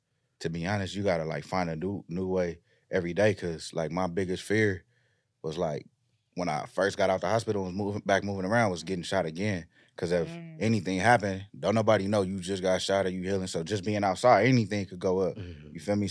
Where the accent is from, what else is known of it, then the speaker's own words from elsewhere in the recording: Carson, California, United States; Know, like, I'm from Carson, TDE, started in Carson. My first time on stage … pulled me out the crowd.